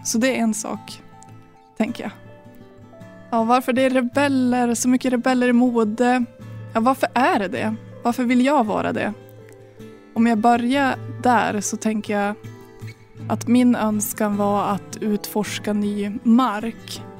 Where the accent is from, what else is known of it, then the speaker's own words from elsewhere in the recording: Västernorrland County, Sweden; berättelser från området Höga Kusten där jag kommer ifrån.